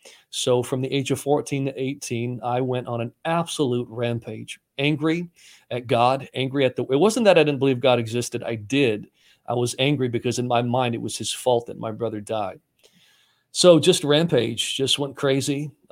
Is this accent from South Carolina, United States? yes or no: no; Saginaw, Michigan, United States; So I grew up in Saginaw, Michigan. I had great parents.